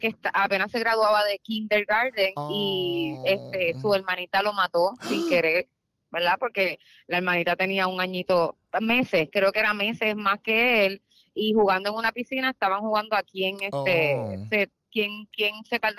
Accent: Puerto Rico; moved away as an adult; Y lo único que tenía en Puerto Rico era mi mamá, la cogí, vámonos. Y mi perrita de 4 patitas y vámonos nosotras 3 y nos fuimos.

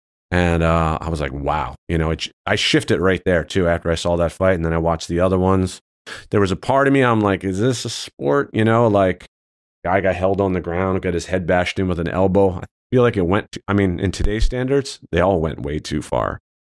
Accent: Philadelphia, Pennsylvania, United States; growing up in Philly, like, you know, if you were never in a street fight, you were weird

